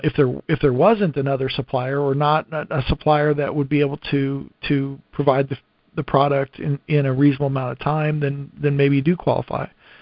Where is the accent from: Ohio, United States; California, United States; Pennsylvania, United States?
Ohio, United States; Lima; I grew up in Lima, Ohio, and we have a refinery there.